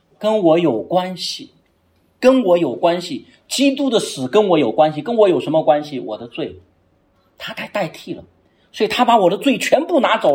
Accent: China; 我们中国人都很喜欢读四大名著

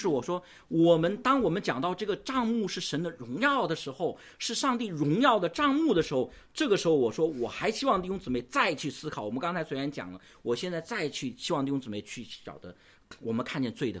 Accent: China; 因为我们是中国人

